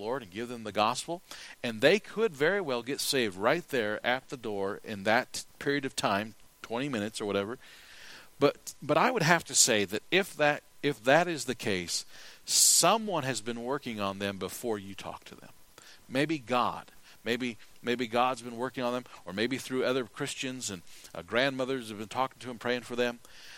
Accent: United States; I as an American, I don't like what's going on in our country.

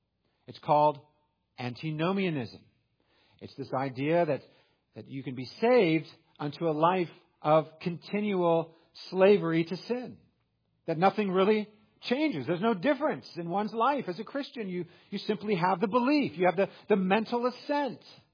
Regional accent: California, United States; You know, I'm from California.

